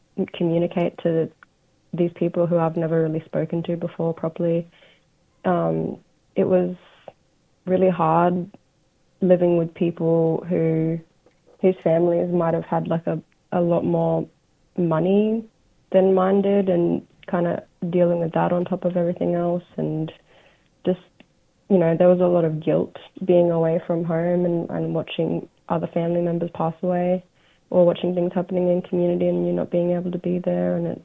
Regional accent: Alice Springs, Northern Territory, Australia; my conflict resolution skills growing up in Alice Springs

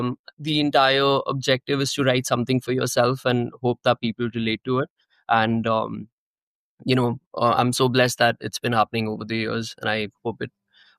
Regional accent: India; first language Hindi; English is a second language; Hindi is my first language, so it's always it feels special when people sing back a song that you've written in your bedroom back at you.

